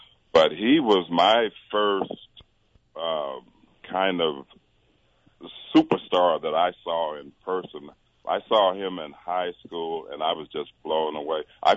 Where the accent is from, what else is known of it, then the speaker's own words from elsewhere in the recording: Tucson, Arizona, United States; moved away as an adult; Tucson is my hometown, yeah.